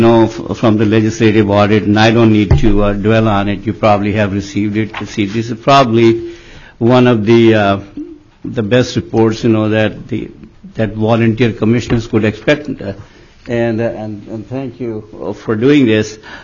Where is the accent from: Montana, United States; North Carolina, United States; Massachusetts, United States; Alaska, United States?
Alaska, United States; Fairbanks; I'm from Fairbanks.